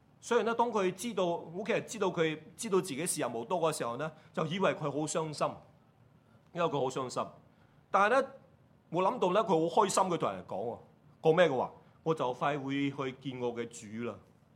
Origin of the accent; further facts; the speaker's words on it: Hong Kong; 我身边都有几个九十几岁的人，好像我们香港人都挺长命